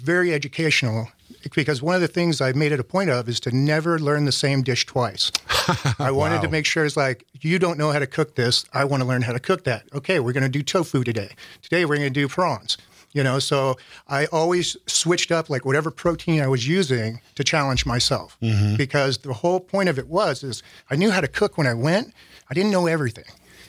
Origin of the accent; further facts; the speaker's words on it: Wisconsin, United States; I was like, "I'm from Wisconsin."